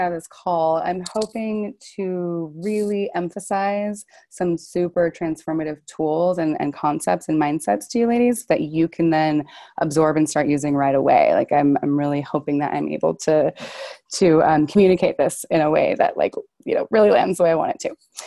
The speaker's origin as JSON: {"language": "English", "town": "Sandpoint", "region": "Idaho", "country": "United States", "tie": "born or raised there", "said": "I am back in my hometown, Sandpoint, Idaho."}